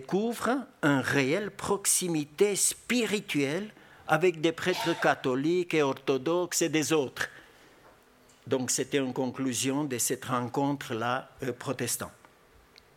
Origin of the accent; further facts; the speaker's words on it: Romania; moved away; Moi, je viens de Roumanie, j'ai vécu sur un système totalitaire, système communiste